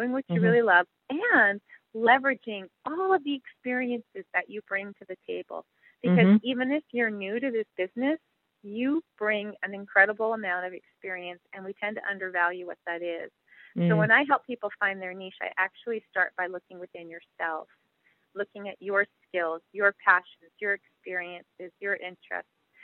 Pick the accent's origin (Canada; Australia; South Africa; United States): Canada; Montreal, Quebec; I grew up in Montreal, so I say niche, so forgive me.